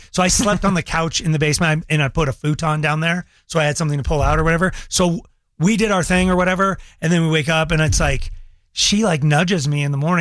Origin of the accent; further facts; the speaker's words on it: Longmont, Colorado, United States; I'm on the road and I come back to my hometown, Longmont, and did the Black Wednesday thing.